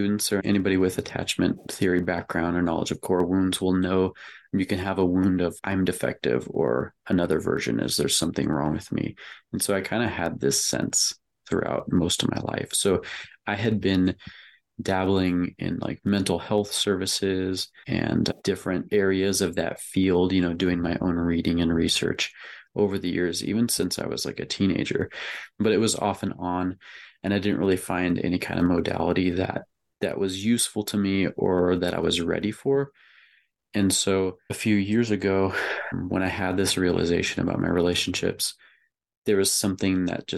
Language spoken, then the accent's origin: English; Midwest, United States; I grew up in the Midwest. I'm in my late 30s now, and I spent a lot of time moving around the Midwest.